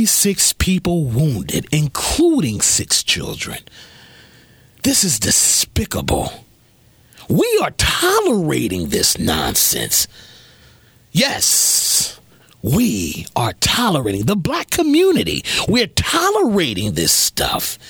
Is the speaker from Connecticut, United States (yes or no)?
no; Asbury Park, New Jersey, United States; back home in my hometown of Asbury Park